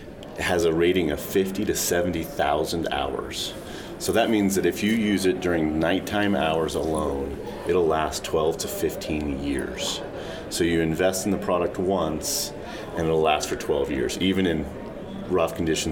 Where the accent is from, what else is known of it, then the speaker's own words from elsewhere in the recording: North Dakota, United States; I'm a native of North Dakot